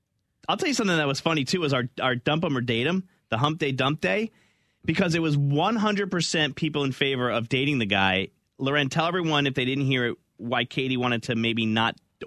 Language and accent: English; New Jersey, United States; And I don't get it either. I'm from Jersey.